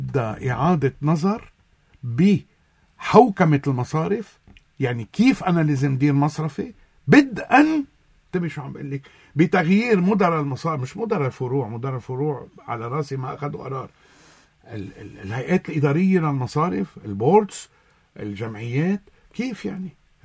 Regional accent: Lebanon; عندنا بلبنان

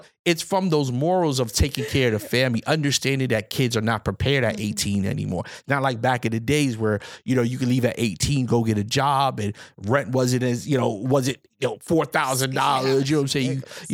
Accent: Bronx, New York, United States; I was raised in the Bronx, New York, in a different environment.

